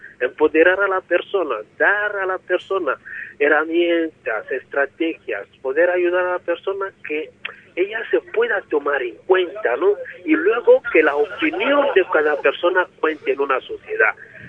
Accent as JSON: {"language": "Spanish", "country": "Togo", "lives_now": "Bilbao, Spain", "said": "vengo de Togo, vivo en Bilbao."}